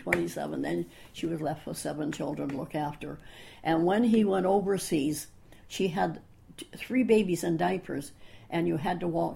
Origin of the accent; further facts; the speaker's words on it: Vancouver, British Columbia, Canada; born there; I was born in Vancouver General.